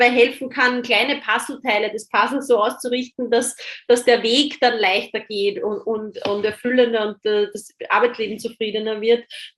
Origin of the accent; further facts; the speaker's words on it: Austria; ich bin Österreicherin